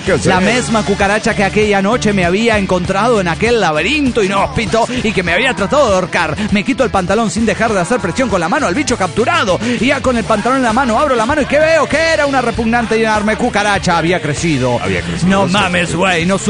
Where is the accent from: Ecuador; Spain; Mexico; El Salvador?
Mexico; Chetumal, Quintana Roo; de Chetumal, Quintana Roo.